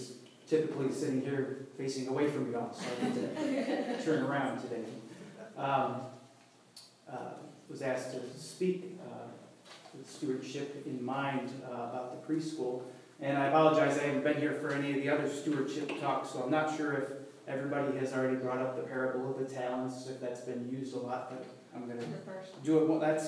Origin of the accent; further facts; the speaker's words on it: New York, United States; now in Kentucky, United States; Almost 20 years ago, I came to Kentucky from New York to work with Christian Appalachian Project.